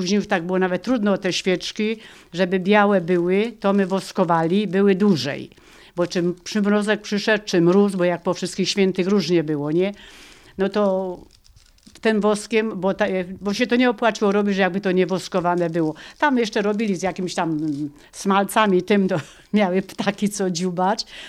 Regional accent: Skawica, Lesser Poland, Poland; Jestem ze Skawicy, gmina Zawoja.

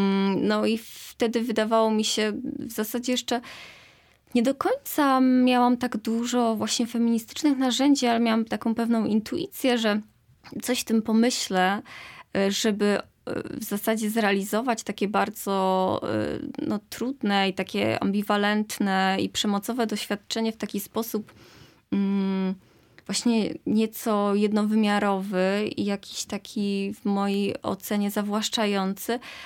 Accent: Zielona Góra, Lubusz Voivodeship, Poland; no ja akurat jestem z Zielonej Góry i studiowałam w Poznaniu germanistykę

